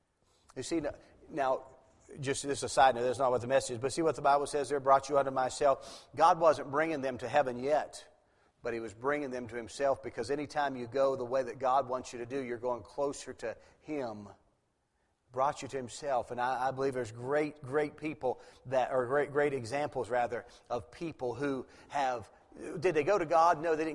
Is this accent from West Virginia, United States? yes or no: yes; Ripley, West Virginia, United States; also born or lived in Wheeling; Now, when I grew up in West Virginia. That's where home is. I was born in Wheeling, which is just slightly above Moundsville